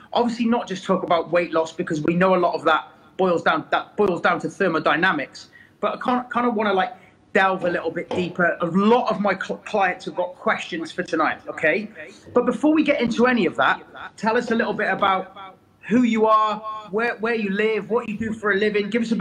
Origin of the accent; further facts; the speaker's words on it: South West England, United Kingdom; accent: West Country; whenever I speak to somebody with a West Country accent, my West Country accent comes out.